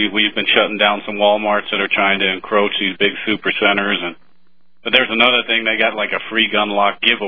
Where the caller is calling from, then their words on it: Castle Rock, Colorado, United States; I'm calling you from Castle Rock, Colorado.